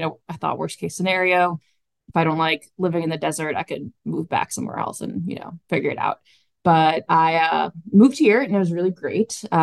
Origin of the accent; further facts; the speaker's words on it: Ohio, United States; now in Las Vegas, United States; So I am originally from Ohio. I graduated from Ohio University in 2019.